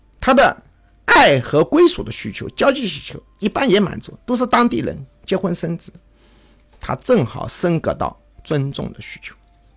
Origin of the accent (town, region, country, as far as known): China